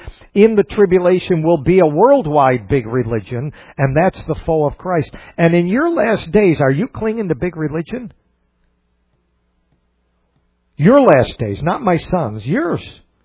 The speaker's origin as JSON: {"language": "English", "region": "New York", "country": "United States", "tie": "born or raised there", "said": "growing up in Western New York, that grew up Catholic."}